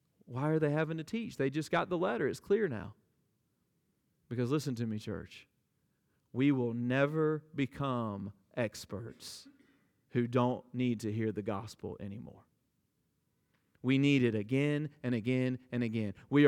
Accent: Deep South, United States; I grew up in the Deep South Bible Belt, close enough to prohibition

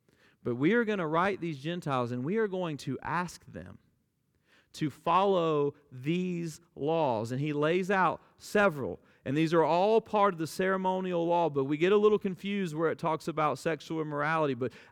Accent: Deep South, United States; I grew up in the Deep South Bible Belt, close enough to prohibition

